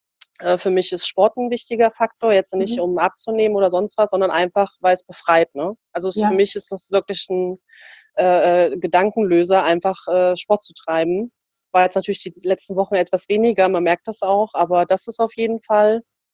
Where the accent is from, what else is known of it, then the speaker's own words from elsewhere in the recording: East Germany, Germany; Ich bin ja in der DDR aufgewachsen und meine Eltern leben ja natürlich noch drüben, also im Osten der Republik.